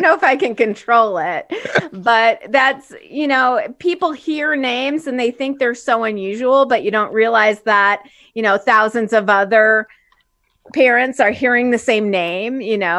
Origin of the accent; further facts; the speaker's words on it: Chicago, Illinois, United States; also born or lived in Los Angeles; So I grew up in Chicago and then lived in Los Angeles for 22 years. And in 2011, I realized my dream of moving to the mountains.